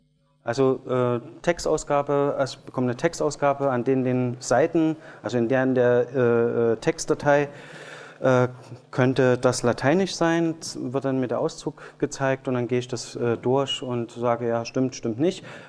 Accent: Leipzig, Saxony, Germany; also ich komme ja aus Leipzig

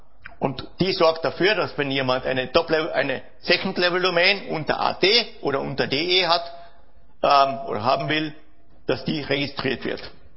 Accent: Austria

